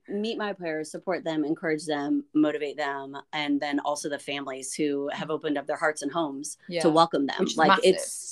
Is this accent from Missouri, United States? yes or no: yes; St. Louis, Missouri, United States; now in Raleigh, United States; I grew up in St. Louis, mm-hmm. and I've lived in Raleigh for 27 and a half years.